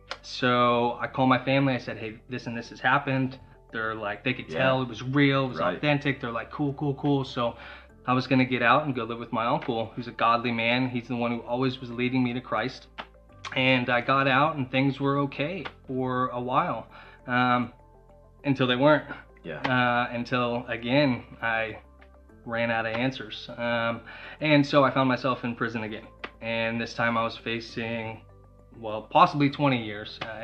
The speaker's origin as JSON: {"language": "English", "region": "Arizona", "country": "United States", "said": "Okay. Well, I'm from Arizona, and I grew up in a divorced household."}